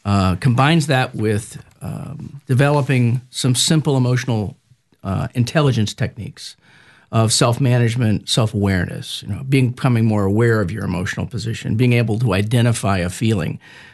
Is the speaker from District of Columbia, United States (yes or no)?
yes; Washington, District of Columbia, United States; I grew up in Washington, D.C., and I had lots and lots of CEOs who were friends.